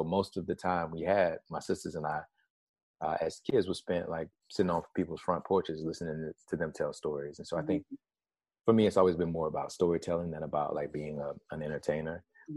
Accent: Alabama, United States; I grew up in Alabama, and my grandfather was a preacher, a Pentecostal preacher.

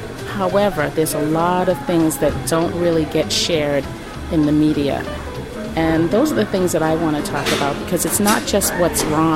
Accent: Boston, Massachusetts, United States; I am a lifelong Boston resident. I grew up in Roxbury.

